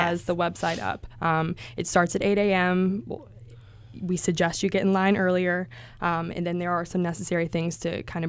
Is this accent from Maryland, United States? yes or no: yes; Baltimore, Maryland, United States; now in Roseburg, United States; I'm very new to Roseburg. It's a very small town. I'm from Baltimore, Maryland.